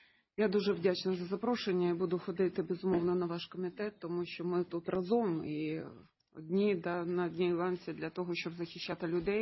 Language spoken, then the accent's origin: Ukrainian; Crimea, Ukraine; Ну, я з Криму, я теж ВПО.